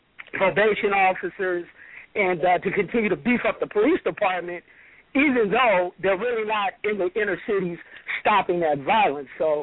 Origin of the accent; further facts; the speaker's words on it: Inglewood, California, United States; I grew up in Inglewood, and from the 70s to the 80s, I could just right off the top of my head name about 30 people that I grew up